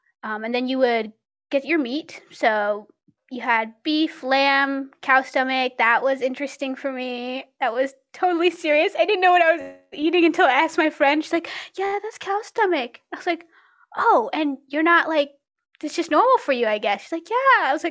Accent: United States; Because I mean, like, I'm an American. I can make mistakes.

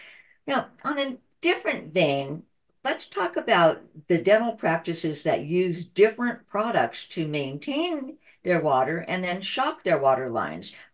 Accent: California, United States; right here in California, my home state

